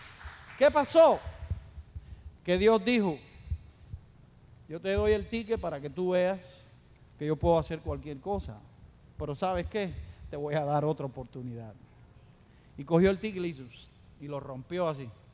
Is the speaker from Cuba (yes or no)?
yes; Cuba; ya saben que somos cubanos.